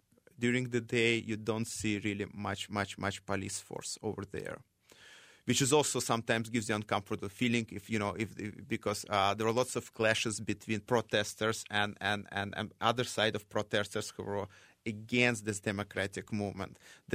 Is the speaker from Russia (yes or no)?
yes; Russia; originally I'm from Russia.